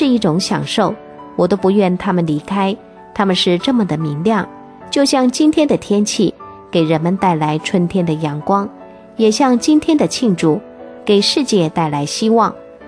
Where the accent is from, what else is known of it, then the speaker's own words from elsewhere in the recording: China; 作为中国人确实感到好自豪